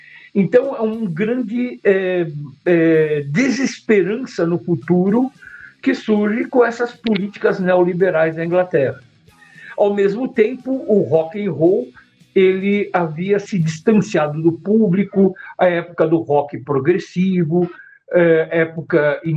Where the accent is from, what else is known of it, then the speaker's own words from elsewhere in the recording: Mauá, São Paulo, Brazil; also born or lived in São Bernardo do Campo; Na verdade, eu nasci em São Paulo, porque o hospital onde eu nasci era em São Paulo, no Cambuci, mas eu sempre morei em Mauá, né? Uhum. Até meus 35 anos. Depois eu mudei para São Bernardo, que também é ABC